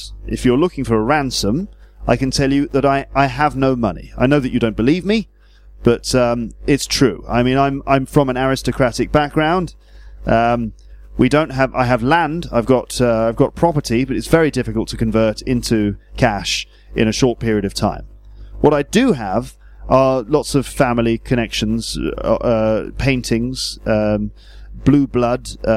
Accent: Birmingham, West Midlands, United Kingdom; because I'm from Birmingham.

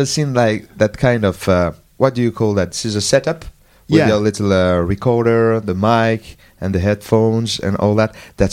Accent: Paris, Île-de-France, France; English is a second language; I grew up in the Paris area.

